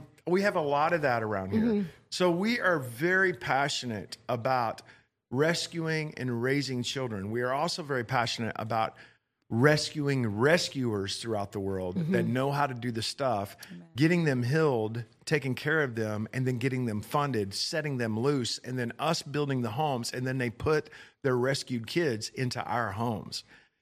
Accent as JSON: {"language": "English", "region": "Texas", "country": "United States", "said": "I'm from Johnson County, Texas."}